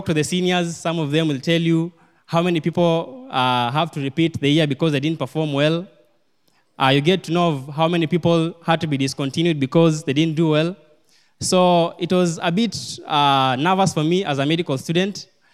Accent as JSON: {"language": "English", "country": "Kenya", "said": "But I think being a Kenyan, I have to support my fellow Kenyans."}